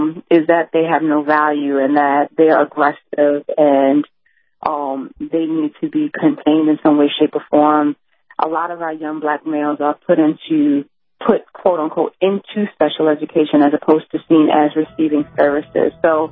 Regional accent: Brooklyn, New York, United States; I grew up in Crown Heights, Brooklyn, that's similar to Brownsville.

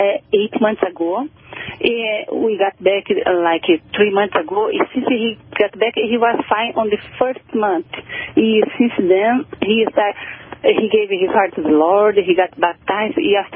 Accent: Brazil; Brazil, South America.

